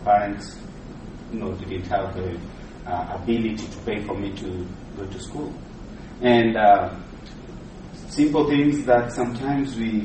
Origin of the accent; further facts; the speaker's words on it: Nairobi, Kenya; I grew up in Mathare myself.